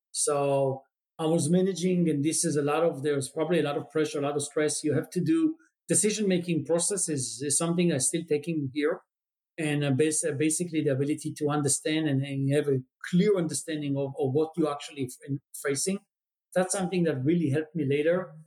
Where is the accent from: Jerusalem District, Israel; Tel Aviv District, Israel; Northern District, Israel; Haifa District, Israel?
Tel Aviv District, Israel; Tel Aviv; I was born and raised in Tel Aviv.